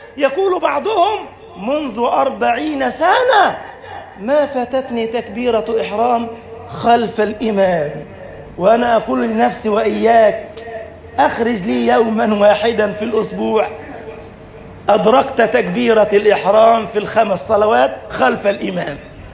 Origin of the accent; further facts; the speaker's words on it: Egypt; واجعل بلدنا مصر أمنا أمانا، سخاء رخاء، وسائر بلاد المسلمين